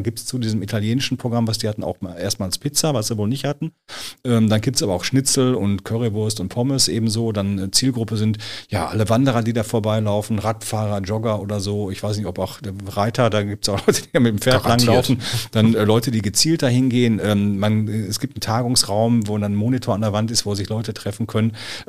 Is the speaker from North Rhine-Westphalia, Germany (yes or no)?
yes; Sinsen, North Rhine-Westphalia, Germany; also ich bin selber in Sinsen geboren und aufgewachsen, solange ich denken kann, war da immer Gastronomie drin.